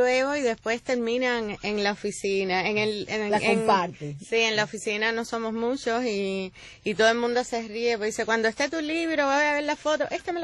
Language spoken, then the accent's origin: Spanish; Remedios, Villa Clara, Cuba; De Caibarien, yo soy de por allá, soy de Remedio.